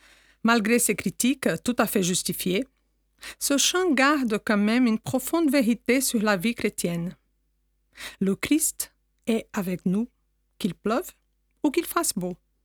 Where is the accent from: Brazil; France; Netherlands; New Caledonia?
Brazil; Permettez-moi de vous partager un souvenir de mon enfance au Brésil